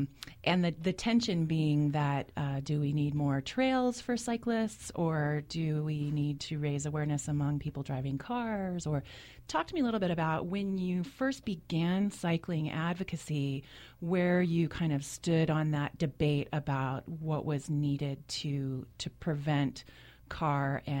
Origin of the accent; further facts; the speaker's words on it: Santa Fe, New Mexico, United States; I have some very fond memories of it growing up in Santa Fe.